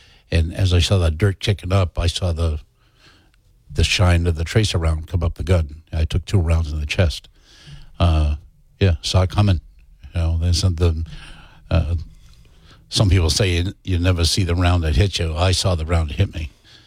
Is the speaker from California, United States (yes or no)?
yes; Long Beach, California, United States; I transferred my score to California, where I grew up in Long Beach.